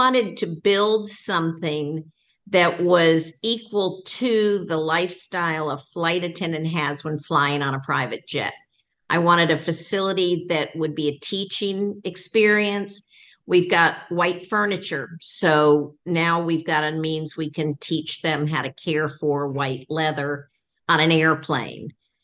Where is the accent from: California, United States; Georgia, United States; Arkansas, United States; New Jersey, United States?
Georgia, United States; Atlanta; accent: Southern; also born or lived in Florida; I think I got that Southern accent when we moved to Atlanta and I was in, 7 or 8 years old. So I grew up in Atlanta.